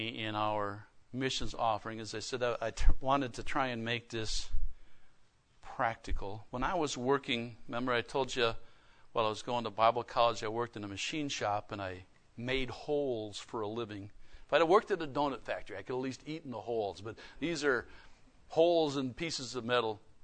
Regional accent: Wisconsin, United States; moved away; also born or lived in Texas; I didn't know what real barbecue was growing up in Wisconsin. And then we moved to Texas. And I found out what real barbecue tastes like.

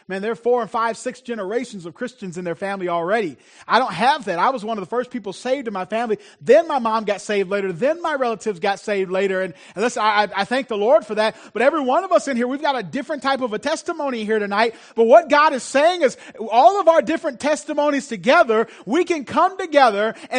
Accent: Gary, Indiana, United States; born there; I was born in Gary, Indiana. At the time I was born there, it was the murder capital of the world.

